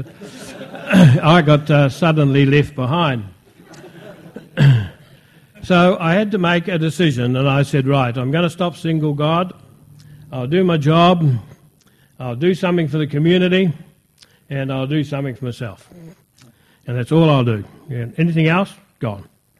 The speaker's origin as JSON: {"language": "English", "town": "Invercargill", "region": "Southland", "country": "New Zealand", "tie": "born there", "also_born_or_lived": "Auckland", "said": "I was born in Invercargill in 1929, 6 o'clock in the morning. And when I was 11, 12, 13, I went away to be a Marist Brother in Auckland."}